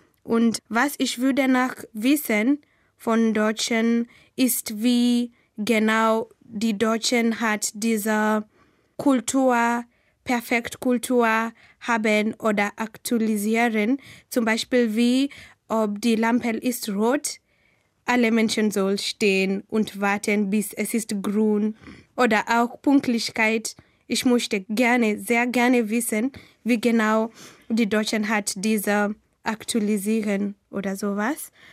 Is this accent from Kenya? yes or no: yes; Kenya; German is a second language; Ich komme aus Kenia. Ich bin 1994 geboren.